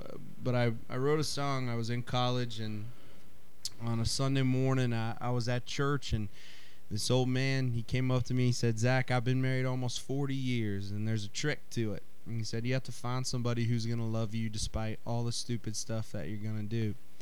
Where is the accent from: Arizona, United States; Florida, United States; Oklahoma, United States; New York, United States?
Oklahoma, United States; Yukon; I grew up in Yukon, Oklahoma. It's the hometown of … That's like our claim to fame.